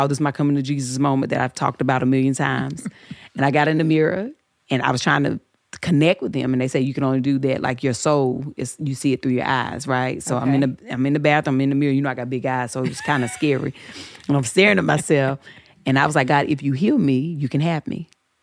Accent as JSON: {"language": "English", "region": "Southern United States", "country": "United States", "tie": "born or raised there", "said": "And I grew up in the church. I grew up in the South."}